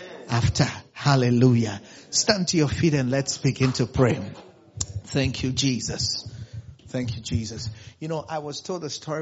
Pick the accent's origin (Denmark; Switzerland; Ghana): Ghana; Accra, Greater Accra; I was born and raised in Accra, and we used to live in Accra.